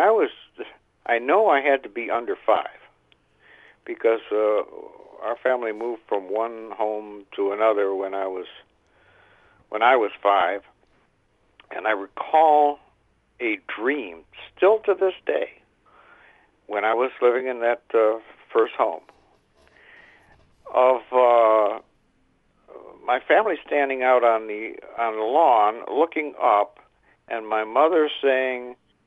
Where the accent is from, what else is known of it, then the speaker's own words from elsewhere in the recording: Detroit, Michigan, United States; I grew up in Detroit.